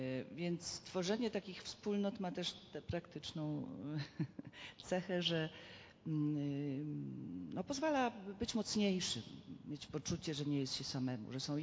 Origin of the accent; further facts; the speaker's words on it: Greater Poland Voivodeship, Poland; to może ja jestem z Poznańskiego